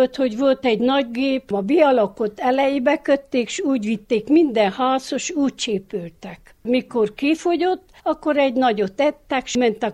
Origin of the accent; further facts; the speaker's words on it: Városfalva, Harghita, Romania; Városfalváról. 39-ben születtem, és 86-ot töltöm augusztus 29-ig.